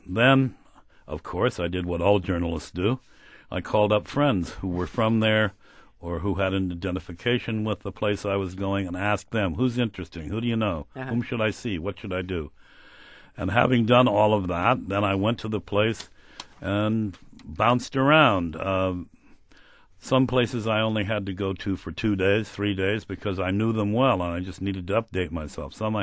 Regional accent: Ohio, United States; I come from Ohio.

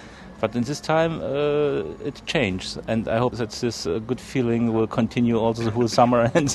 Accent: Germany; born there; English is a second language; I'm living here because I was born in Germany. If I was born in Africa, I would be an African

